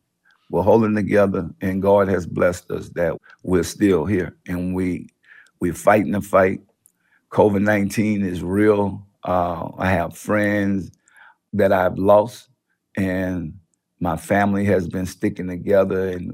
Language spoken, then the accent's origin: English; New Orleans, Louisiana, United States; I come from New Orleans, so we have hard times.